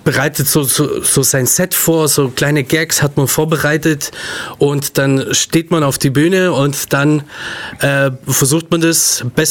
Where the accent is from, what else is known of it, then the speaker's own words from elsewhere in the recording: Ulm, Baden-Württemberg, Germany; Ich bin in Neu-Ulm geboren, bin dann gleich emigriert nach Ulm. Und ja, ich lebe eigentlich schon immer hier in Ulm. War hier im Kindergarten, Grundschule und so weiter.